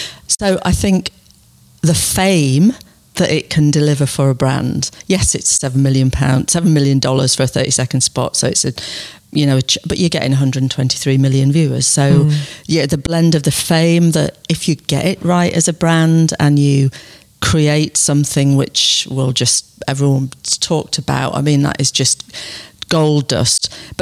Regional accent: United Kingdom; I can say this as a Brit

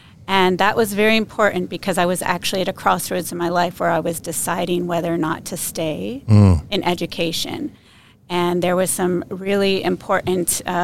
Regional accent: Jacksonville, Florida, United States; I grew up in Duval County Public Schools in Jacksonville, Florida.

